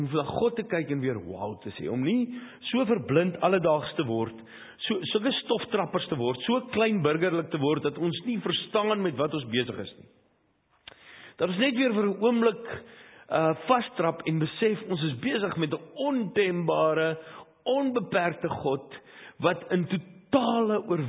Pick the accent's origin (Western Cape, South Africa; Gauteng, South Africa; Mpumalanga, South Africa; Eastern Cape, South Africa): Gauteng, South Africa; Johannesburg; born there; ek het gebore in Joburg, Jenda en Hielbrau en sedertdien was my ervaring van 'n plaas daai een keer toe ek in 'n doring getrap het, toe ek 4 was in Marble Hall.